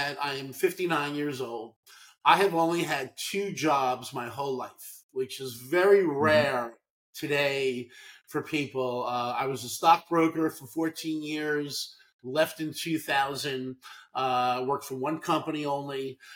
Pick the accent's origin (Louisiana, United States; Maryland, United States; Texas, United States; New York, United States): New York, United States; Brooklyn; moved away as an adult; now in Charleston, United States; I moved to Charleston around 7 years ago. Of course, I grew up in Brooklyn, New York. Nice Jewish boy.